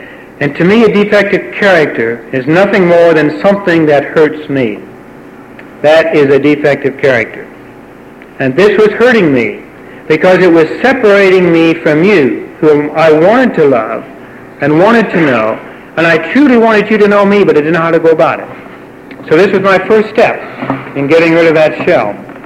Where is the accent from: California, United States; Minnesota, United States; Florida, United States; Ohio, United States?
Ohio, United States; Cincinnati; It meant something special to me when I grew up in Cincinnati.